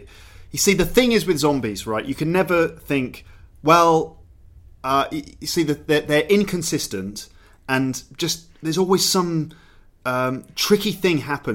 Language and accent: English; England, United Kingdom; I'm being English. I would eat baked beans.